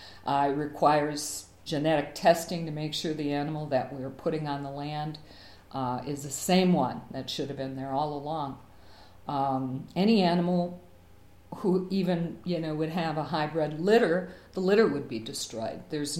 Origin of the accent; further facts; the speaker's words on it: Wisconsin, United States; Growing up in Wisconsin, we often went into Canada.